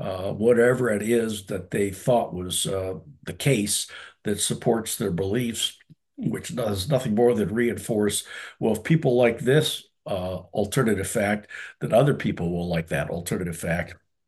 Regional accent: Detroit, Michigan, United States; not far from where I grew up in Detroit

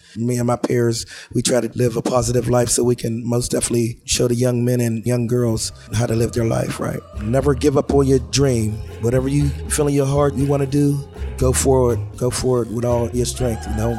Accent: Braddock, Pennsylvania, United States; Growing up in Braddock was a very rough time. It's a real rough area.

